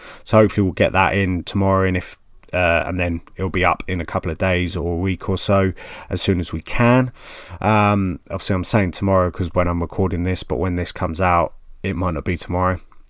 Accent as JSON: {"language": "English", "region": "East of England", "country": "United Kingdom", "accent": "Essex", "said": "don't say my Goppin Essex accent because you're stuck with that."}